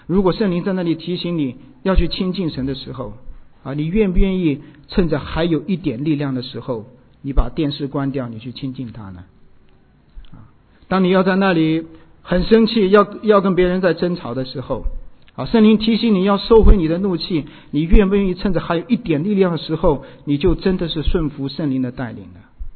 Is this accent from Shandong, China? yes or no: no; Anhui, China; 那我是在山边上长大的孩子。我家是在我们家离那个黄山呢是开车大概半个小时的时间，你就可以到那个山脚下